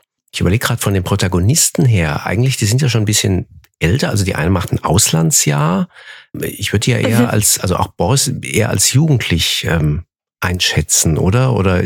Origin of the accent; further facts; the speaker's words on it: Hesse, Germany; bei uns in Hessen